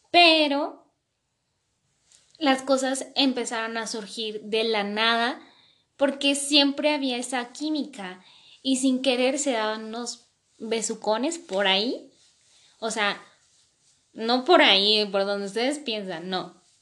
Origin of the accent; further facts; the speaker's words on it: Mexico; yo soy de México.